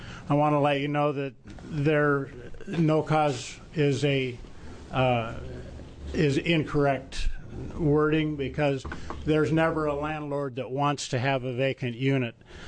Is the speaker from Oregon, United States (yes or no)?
yes; Portland, Oregon, United States; I'm a landlord from Portland.